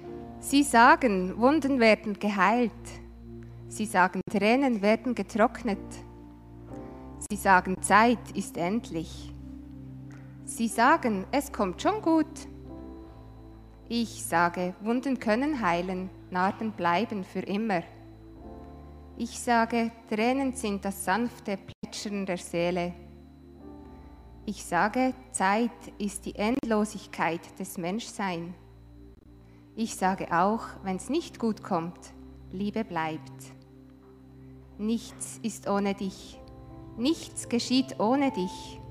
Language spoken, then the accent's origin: German; Bern, Switzerland; ich bin aufgewachsen im Oberaargau. Es ist gerade an der Grenze vom Emmental, hat also nichts mit Aargau zu tun. Es ist immer noch Kanton Bern. Und sehr abgelegen auf einem Bauernhof.